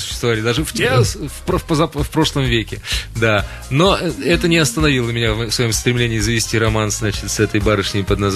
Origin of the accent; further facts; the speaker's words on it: Udmurtia, Russia; moved away as an adult; now in Perm, Russia; Я из Удмуртии. Родом из Удмуртии. В общем, я не издалека, но тем не менее в Перми я до 89 года вообще ни разу не бывал.